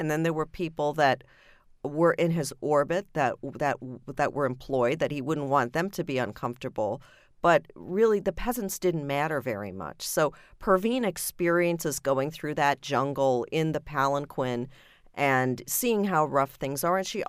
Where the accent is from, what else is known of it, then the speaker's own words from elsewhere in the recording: United Kingdom; born there; It's mixed. My mother is from Germany. My dad is from India, and I was born in Britain.